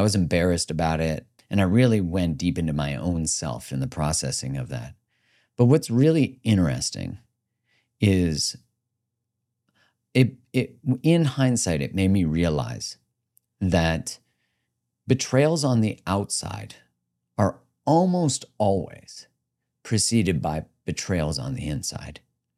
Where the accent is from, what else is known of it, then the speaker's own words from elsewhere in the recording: Canada; I grew up in Canada.